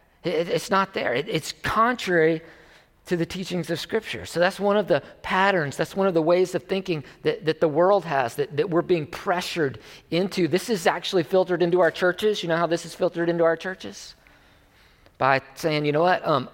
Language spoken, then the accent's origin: English; United States; we as Americans would prioritize being American more than we would prioritize that over being a follower of Jesus or being a Christian. Now, don't hear what I'm not saying. I love being American.